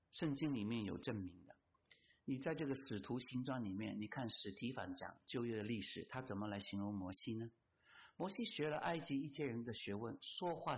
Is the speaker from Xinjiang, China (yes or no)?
no; Guangdong, China; 我们广东人说很会推搪，很会推迟